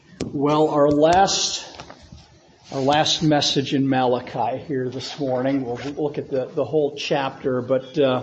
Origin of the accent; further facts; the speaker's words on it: Utah, United States; also born or lived in Long Island, New York; The property that my parents bought when we moved from Long Island, New York to southern Utah, many years ago now, had a peach orchard on it. And a year or two after we moved there, I would have been probably 9 or 10 years old